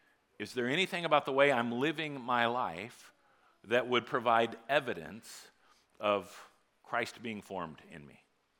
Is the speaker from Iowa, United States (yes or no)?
yes; Iowa, United States; because we're from Iowa and we're not overly hip.